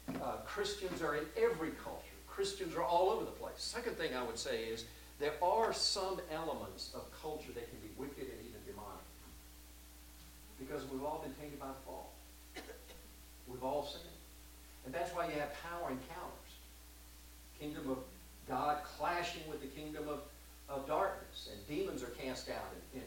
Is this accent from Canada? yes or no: no; South Korea; now in United States; I grew up in Korea, and when I was growing up there